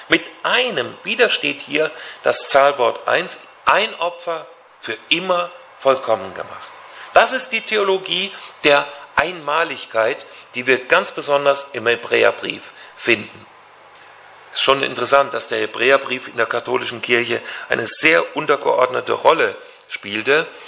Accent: Hesse, Germany; nicht weit weg von meinem Heimatort, wo ich groß geworden bin, getroffen, in Marburg an der Lahn.

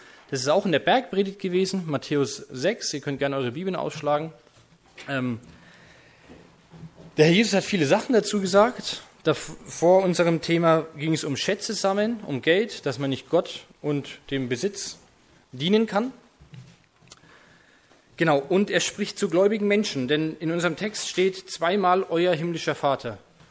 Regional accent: Bamberg, Bavaria, Germany; ich bin 33, ich komme aus Bamberg, ich habe 4 Kinder.

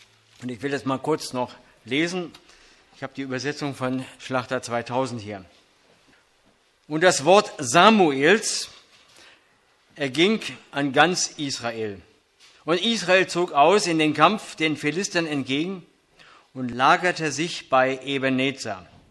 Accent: Berlin, Germany; accent: Berlin; Ich stamme ursprünglich aus Berlin, deswegen meinen Akzent können wir vielleicht ein bisschen raushören, obwohl ich eigentlich hochdeutsch erzogen worden bin.

